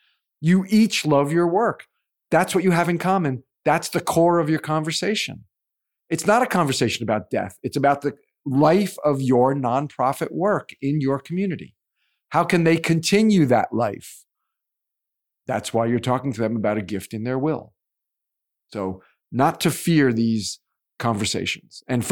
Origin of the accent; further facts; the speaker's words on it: New Jersey, United States; I'm from New Jersey, New York, close to New York City.